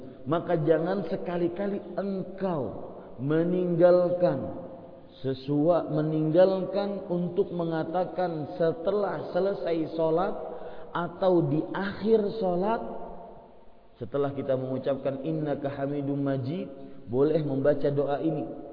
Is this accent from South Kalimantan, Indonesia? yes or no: yes; Banjarmasin, South Kalimantan, Indonesia; also born or lived in Saudi Arabia; Dan asli saya orang Kalimantan Selatan, Banjarmasin. Dan saya baru-baru menetap di Indonesia, baru 5 bulanan ini. Lama tinggal di Arab Saudi.